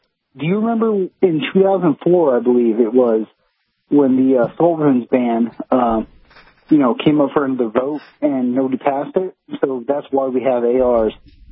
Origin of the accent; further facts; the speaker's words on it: Germany; now in United States; Oh, no. I'm from Germany.